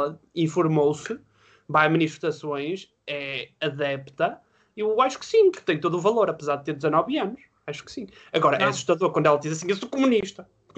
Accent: Poland; Portuguese is a second language; sou polaca também. No caso, tu não me tens percebido pelo meu sotaque e pelo meu nome

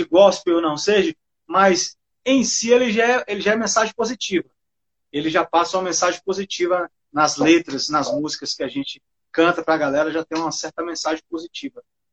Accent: Brasília, Federal District, Brazil; now in Barreiras, Brazil; Muita gente acha que eu sou de Barreiras, mas eu sou de Brasília, Distrito

